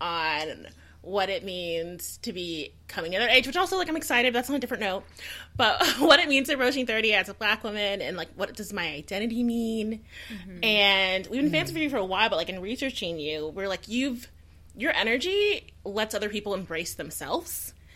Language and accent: English; Houston, Texas, United States; No, I'm from Houston.